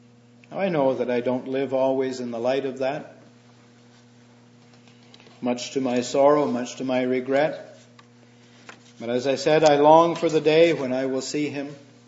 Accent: Canada; Oh, I'm a Canadian citizen.

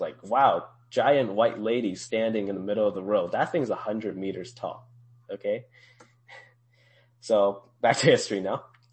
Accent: China; I came from China and every time I go visit these things, I really love them.

